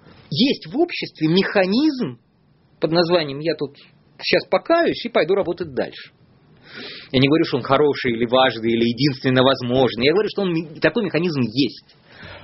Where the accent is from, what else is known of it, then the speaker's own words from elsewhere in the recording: Saint Petersburg, Russia; Я петербуржец.